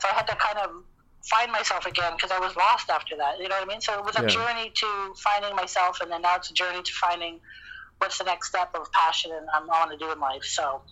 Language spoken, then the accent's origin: English; Windsor, Ontario, Canada; So I lived in that area, Pilat area.